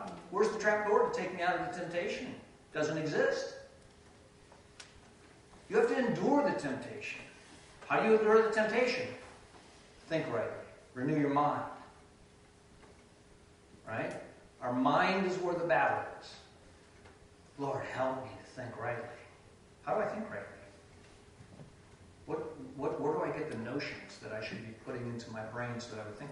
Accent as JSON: {"language": "English", "region": "Midwest", "country": "United States", "said": "we're from the Midwest, and you come out here"}